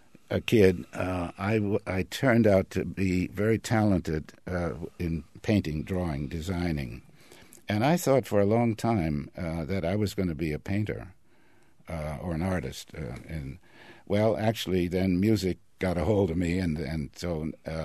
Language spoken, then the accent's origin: English; New York, United States; also growing up in New York